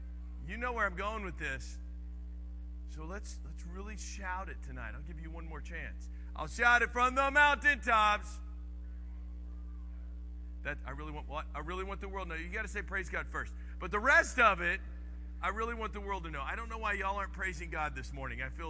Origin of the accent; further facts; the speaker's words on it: Dallas, Texas, United States; I grew up in Dallas, Fort Worth, and we would go to Cisco Camp.